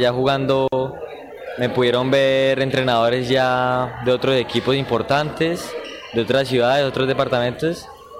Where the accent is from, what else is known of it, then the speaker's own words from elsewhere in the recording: San José del Guaviare, Guaviare, Colombia; Orgulloso de mi departamento de donde vengo, del San José del Guaviare.